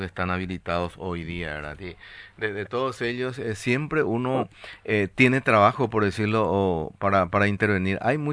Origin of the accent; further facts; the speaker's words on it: Paraguay; ¿cuántos somos los paraguayos dentro de esa categoría, directora?